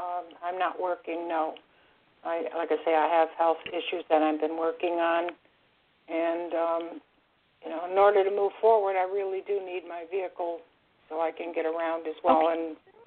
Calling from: Florida, United States; I'm calling from Florida.

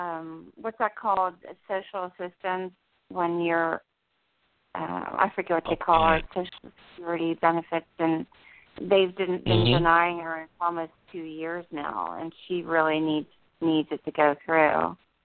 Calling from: New Jersey, United States; New Jersey.

